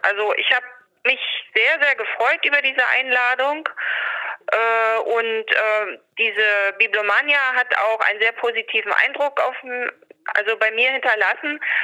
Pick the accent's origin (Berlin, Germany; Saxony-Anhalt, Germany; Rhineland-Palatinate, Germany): Saxony-Anhalt, Germany; Magdeburg; Ich komme aus Magdeburg.